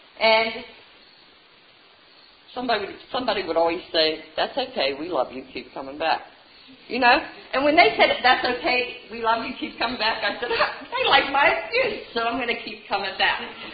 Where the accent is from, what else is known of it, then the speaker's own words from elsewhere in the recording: Butler, Pennsylvania, United States; You got, I'm from Butler. You got Indiana, Canning, and Butler.